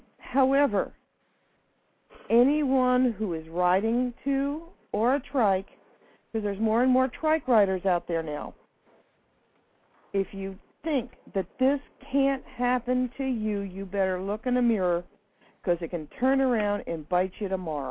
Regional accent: Poughkeepsie, New York, United States; What concerns me was in my hometown, Poughkeepsie, New York, and around that area, the police officers were actually doing corralling of bikes.

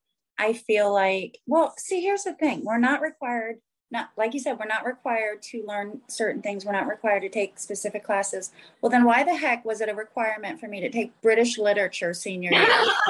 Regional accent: Florida, United States; because I was raised in Florida, technically the South, I guess, but Florida's kind of its own thing anyways.

